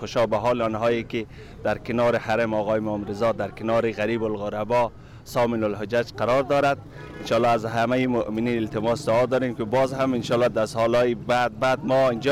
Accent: Afghanistan; ما از افغانستان آمدیم، مدت 15 روز میشه.

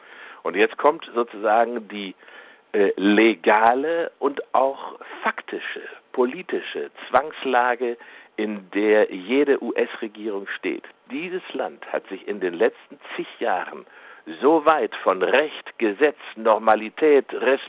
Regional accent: Germany; gerade ich als Deutscher und Europäer kann da nicht so einfach vorbeischauen

